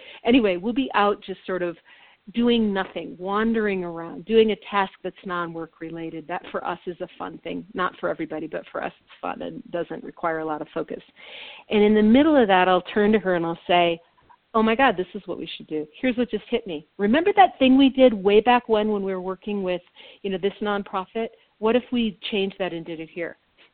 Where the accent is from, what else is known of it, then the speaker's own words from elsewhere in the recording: Minnesota, United States; And I come from Minnesota, and this is strong.